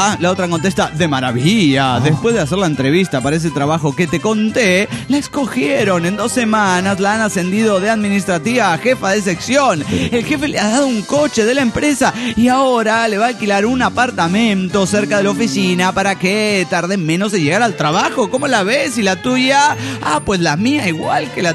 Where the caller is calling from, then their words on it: Ciudad Juárez, Chihuahua, Mexico; de Ciudad Juárez, México